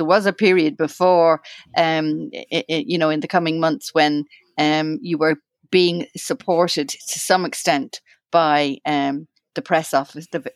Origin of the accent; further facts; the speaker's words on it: Ireland; I'm an Irish journalist.